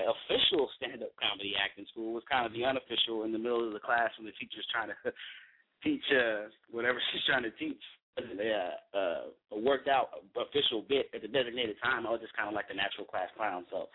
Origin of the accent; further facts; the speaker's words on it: Texas, United States; now in Sacramento, United States; A lot of my family, I'm from the South of Texas, but I was a military baby growing up, so I ended up here in Sacramento.